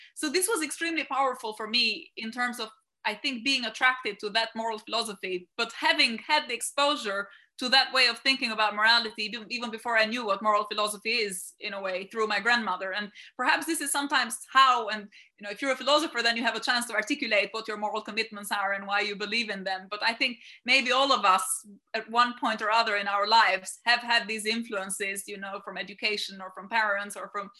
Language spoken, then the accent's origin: English; Albania; I kind of connect to my grandmother and to my story of growing up now connect to that story of growing up in Albania